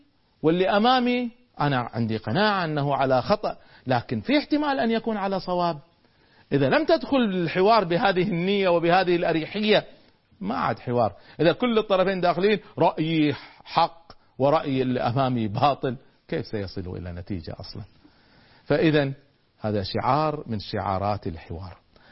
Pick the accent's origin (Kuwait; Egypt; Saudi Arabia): Kuwait; يعني أنا أذكر مرة كنت أتناقش مع شخص عندنا في الكويت